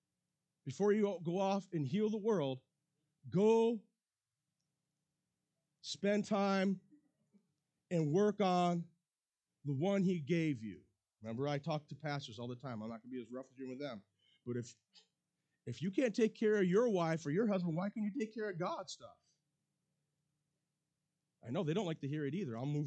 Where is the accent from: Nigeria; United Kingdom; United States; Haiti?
United States; I'm American, you know?